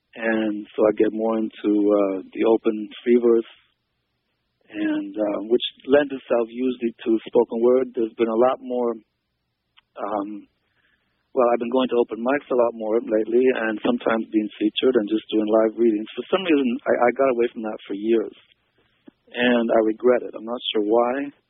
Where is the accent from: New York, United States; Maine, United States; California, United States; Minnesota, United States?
California, United States; born there; And but I was born down in Vandenberg Air Force Base.